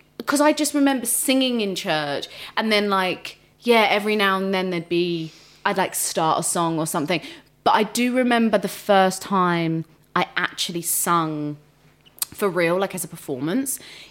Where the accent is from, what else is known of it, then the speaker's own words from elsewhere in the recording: Hounslow, London, United Kingdom; also born or lived in Ilford; So we moved, I grew up in Hounslow and then we moved to Ilford.